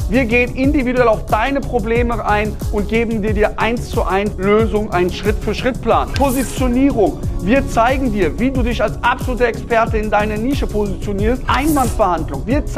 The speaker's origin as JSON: {"language": "German", "region": "North Rhine-Westphalia", "country": "Germany", "said": "Krefeld ist ja, ich komme aus NRW, ne? Super."}